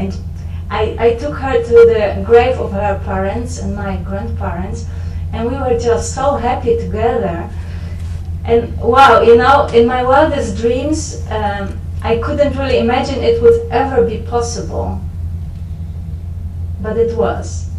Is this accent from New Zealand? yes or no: no; Poland; English is a second language; now in Netherlands; I'm Polish, as you may hear. From my accent and from my name, and I live for 16 years in the Netherlands by now, quite a long time.